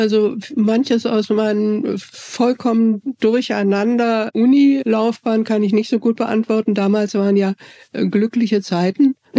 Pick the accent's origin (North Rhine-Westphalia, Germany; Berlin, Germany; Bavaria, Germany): Bavaria, Germany; ich habe angefangen in München zu studieren. Ich bin im Allgäu aufgewachsen.